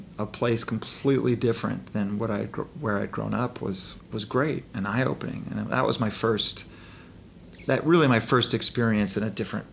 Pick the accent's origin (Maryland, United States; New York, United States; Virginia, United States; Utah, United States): Utah, United States; I had growing up in Utah, I had driven through Indian reservations on my drives down to Phoenix, Arizona